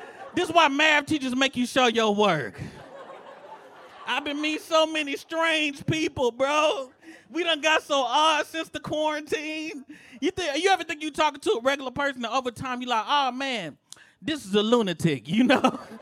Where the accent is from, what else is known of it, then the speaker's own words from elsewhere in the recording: Atlanta, Georgia, United States; I'm from Atlanta, bro. I'm from Atlanta. It's like Nashville, but for black people, it's great.